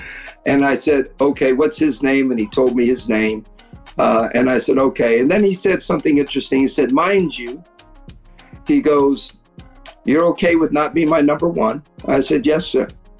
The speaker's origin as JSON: {"language": "English", "country": "Philippines", "said": "And I could tell you till I'm blue in the face, no, I'm Filipino."}